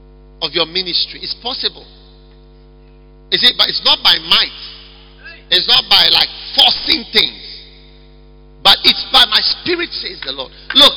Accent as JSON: {"language": "English", "country": "Ghana", "said": "Me, famous in Siberia. I'm from Ghana."}